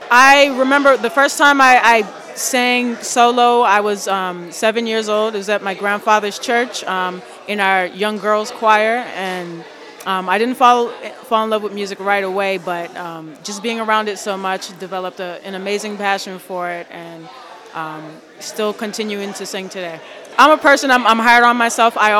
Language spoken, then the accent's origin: English; North Preston, Nova Scotia, Canada; I'm from North Preston, Nova Scotia. I come from a long line of musical family